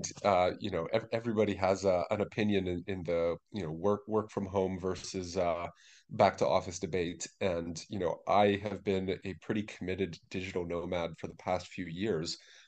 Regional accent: California, United States; Growing up in Northern California was kind of part of the culture.

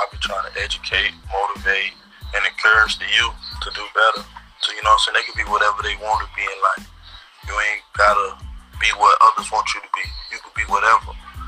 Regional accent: West Tampa, Florida, United States; West Tampa probably like air little hood, a ghetto was.

